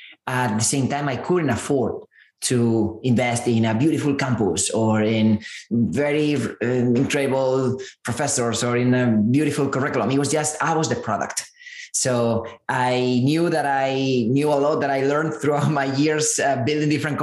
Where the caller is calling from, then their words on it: San Francisco, California, United States; I'm zooming in from San Francisco.